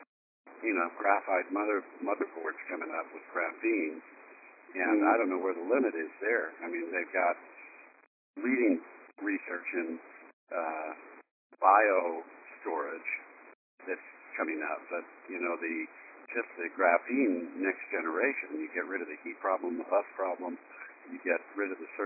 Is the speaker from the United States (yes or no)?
yes; Silicon Valley, California, United States; So I grew up in Silicon Valley, and I was really young.